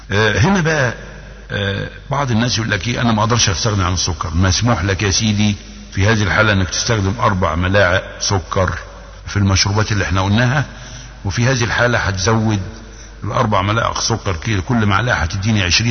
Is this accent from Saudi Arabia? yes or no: no; Egypt; من بعض الاشجار اللي كانت موجودة عندنا في سيناء، في شبه جزيرة سيناء